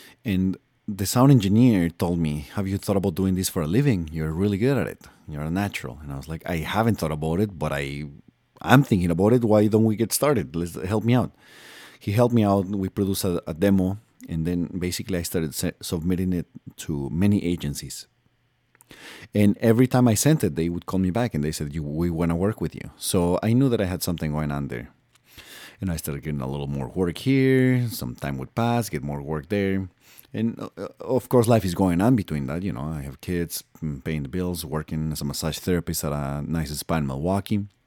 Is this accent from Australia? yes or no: no; Mexico City, Mexico; now in United States; growing up in Mexico City and living with my mom and struggling in Mexico and then moving to the United States